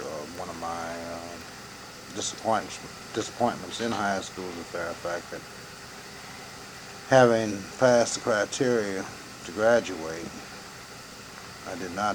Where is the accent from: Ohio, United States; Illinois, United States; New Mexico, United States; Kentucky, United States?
Illinois, United States; Champaign; born there; I was born in Champaign, Urbana. And I was born November the 14th, 1932.